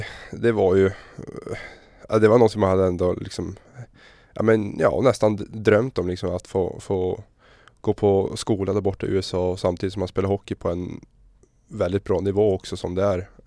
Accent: Luleå, Norrbotten County, Sweden; born or raised there

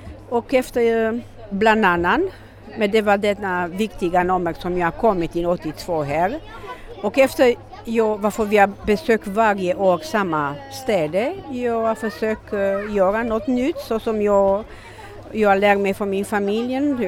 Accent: Romania; Swedish is a second language; now in Sweden; jag kommer från Rumänien, mina föräldrar i Rumänien, de var anställda på en statscirkus.

